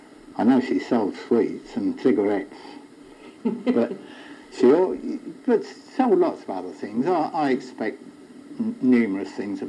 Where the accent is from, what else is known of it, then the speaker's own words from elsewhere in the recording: Purton, South West England, United Kingdom; born there; I was born in Cromwell Terrace. That's the row of houses from the post office.